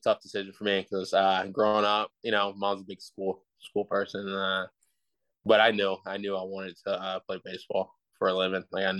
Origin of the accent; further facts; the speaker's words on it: Georgia, United States; like, I'm from South Georgia. No one plays in South Georgia.